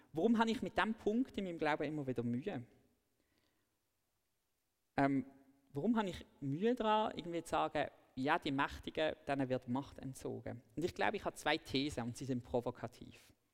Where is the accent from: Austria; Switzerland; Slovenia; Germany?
Switzerland; bin ich als Schweizer überhaupt daran interessiert, dass Gott die ungerechten Systeme beseitigt? Als Christ bin ich es natürlich.